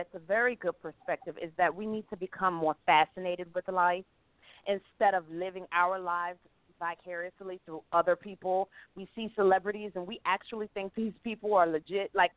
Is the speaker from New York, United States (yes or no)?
yes; Brooklyn, New York, United States; Like, I grew up in Brooklyn, New York. Everything fascinated me.